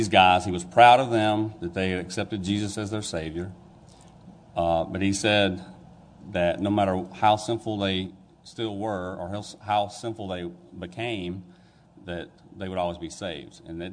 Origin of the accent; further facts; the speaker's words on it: Georgia, United States; now in Colbert, United States; I was born in Baines County, Georgia, raised there all my life. Came from a family of 10 children.